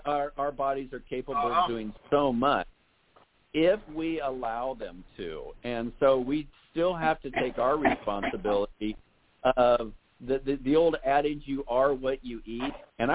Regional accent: Iowa, United States; One of my friends in high school, he was a state qualifier in wrestling. I was originally from Iowa.

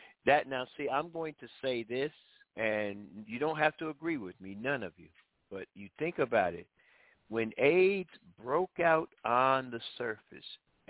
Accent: New Haven, Connecticut, United States; Well, New Haven, because I'm originally from New Haven, just in case you didn't know

